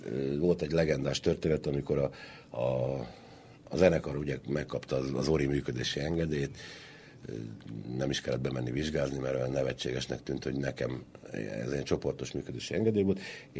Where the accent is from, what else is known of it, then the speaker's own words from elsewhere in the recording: Budapest, Hungary; mindketten Kőbányáról származunk